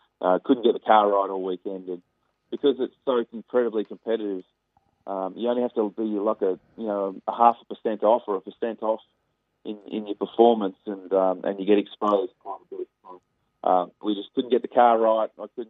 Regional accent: Perth, Western Australia, Australia; Growing up in Perth, you don't get to do a lot of snow skiing.

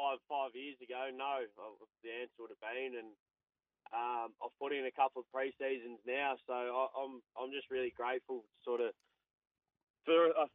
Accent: Sunshine Coast, Queensland, Australia; I'm from the Sunshine Coast, so I played for the Caloundra Panthers growing up

